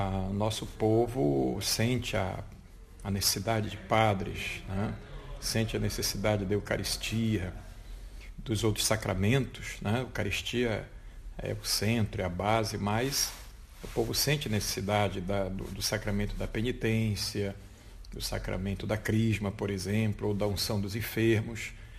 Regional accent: Amazon, Brazil; Então, eu, como amazônida, né, vejo o sínodo com muita esperança.

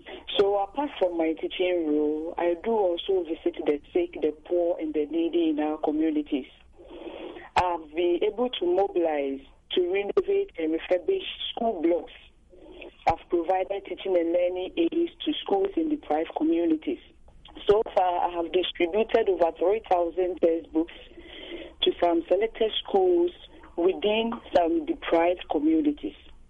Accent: Ghana; I'm from Ghana. I'm a professional teacher.

